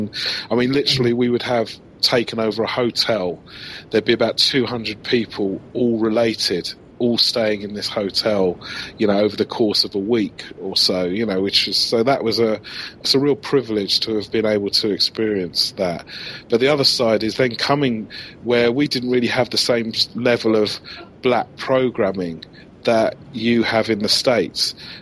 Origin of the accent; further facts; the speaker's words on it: England, United Kingdom; as a black kid growing up in England.